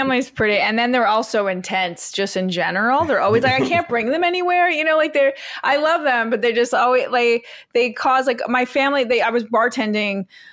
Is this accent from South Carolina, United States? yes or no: no; Queens, New York, United States; I'm from Queens, mm-hmm. so I'm like, hiking? What?